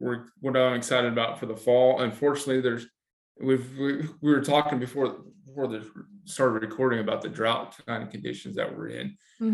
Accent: Otis, United States; I grew up in Otis, which people that may not know, that's only 20 miles away from here.

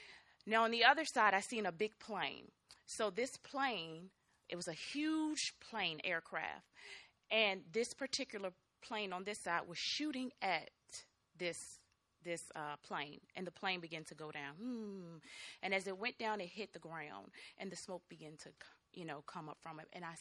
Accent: Virginia, United States; now in North Carolina, United States; I'm from North Carolina. I'm from Virginia, but we just moved to North Carolina.

